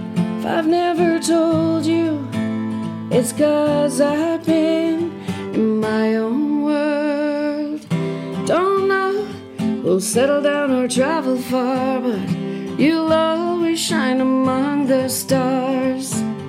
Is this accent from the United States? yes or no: no; Ireland; I do, being Irish, I'm drawn to the melancholy and this.